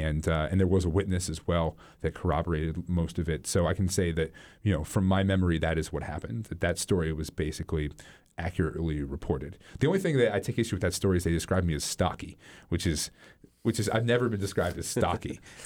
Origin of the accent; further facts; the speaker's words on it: Cordova, Alaska, United States; It feels similar in a lot of ways to where I grew up in Cordova.